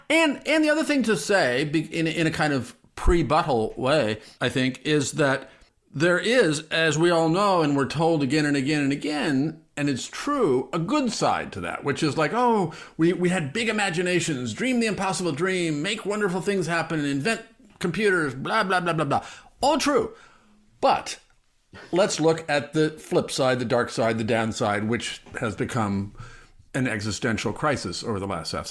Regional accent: Omaha, Nebraska, United States; You know, I grew up in Nebraska, right? So it wasn't like I was some liberal coastal bubble living libtard.

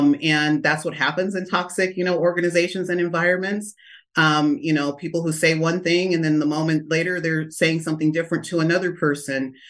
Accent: Stockton, California, United States; also born or lived in Lodi; I grew up in the Central Valley in Stockton and in Lodi, which has one of the largest Filipino populations in America

